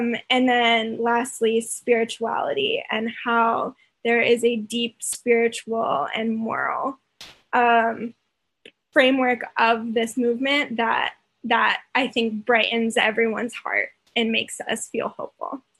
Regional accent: Chapel Hill, North Carolina, United States; I am from Chapel Hill. I'm still a student at UNC Chapel Hill. I've lived here for most of my life.

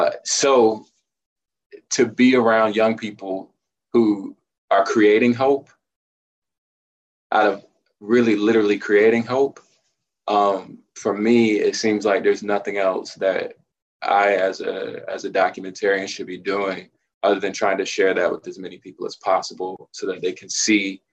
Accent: Raleigh, North Carolina, United States; I am from North Carolina. I'm a native North Carolinian from Raleigh, but I went to school at North Carolina Central University with Rebecca.

